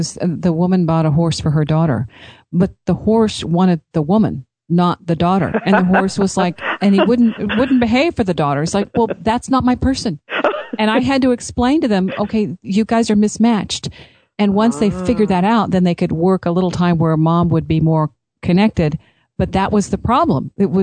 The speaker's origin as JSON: {"language": "English", "region": "Kansas", "country": "United States", "tie": "born there", "said": "Hey, I was born here in Kansas, okay?"}